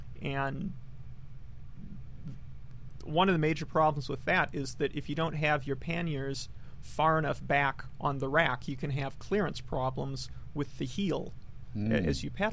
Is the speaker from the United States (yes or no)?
yes; Fargo, North Dakota, United States; Well, I grew up in Fargo, North Dakota